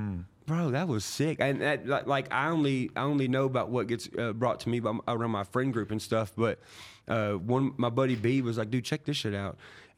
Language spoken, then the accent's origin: English; Nashville, Tennessee, United States; But you gotta think also, growing up around Nashville, everybody who goes in those buildings and comes out, like, I shoot pool with them.